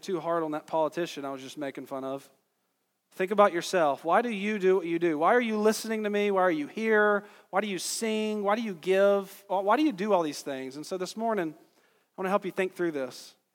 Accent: the South, United States; I come from the South. If you don't go to church somewhere, you ain't getting elected, right?

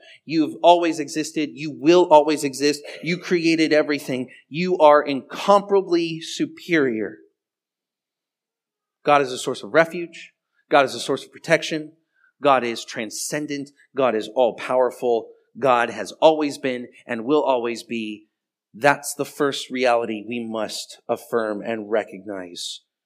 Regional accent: Los Angeles, California, United States; partly because I grew up in Los Angeles, so it didn't really snow that much.

